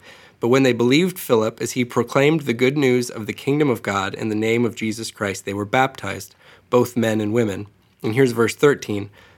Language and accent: English; Florida, United States; I'm from the South. I'm from Florida. Gnats appear out of nowhere all the time.